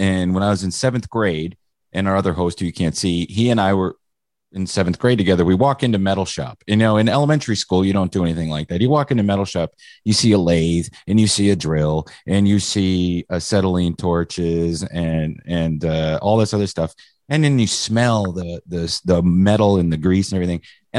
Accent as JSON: {"language": "English", "town": "Mansfield", "region": "Pennsylvania", "country": "United States", "tie": "born or raised there", "moved": "yes", "said": "But we're both from Mansfield, Pennsylvania. Grew up. I moved away in 1995, but have been down here for 25 years. But you know, I miss it up there."}